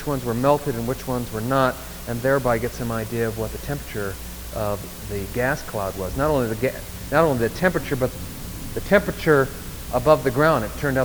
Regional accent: Midwest, United States; I come from the Midwest

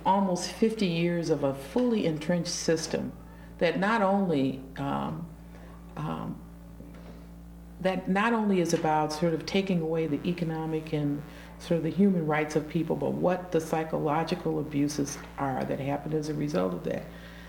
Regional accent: Illinois, United States; In Illinois, there was a recent lawsuit against the Holiday Inn in my hometown that doesn't have a great history of race relations

